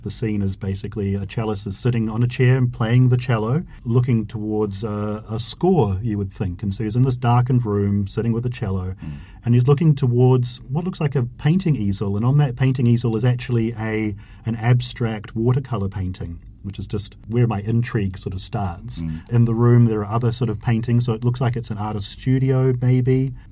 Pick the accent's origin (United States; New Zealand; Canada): New Zealand; So there's a strong New Zealand story that I don't know so much about, curiously, as a New Zealander.